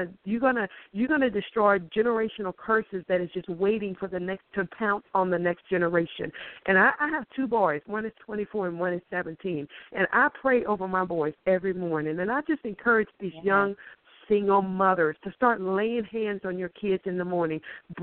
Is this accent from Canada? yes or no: no; Harrisburg, Pennsylvania, United States; I'm from Harrisburg. I'm living in Harrisburg, Pennsylvania, and I see the same need in the community